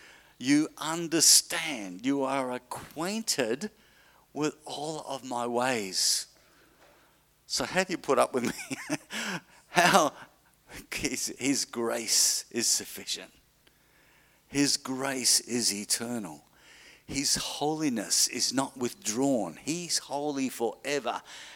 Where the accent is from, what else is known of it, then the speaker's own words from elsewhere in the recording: Australia; like I'm an Australian. I live in Australia, so I'm an Australian.